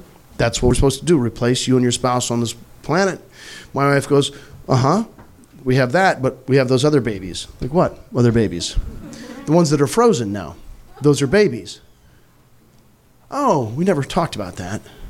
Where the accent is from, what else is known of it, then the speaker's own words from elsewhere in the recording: Missouri, United States; I'm from Missouri.